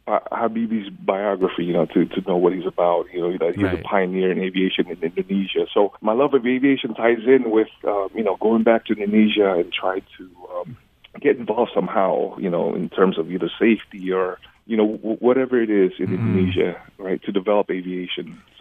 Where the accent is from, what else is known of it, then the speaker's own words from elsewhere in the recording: New York, United States; So growing up in New York, you know, I was never in any trouble.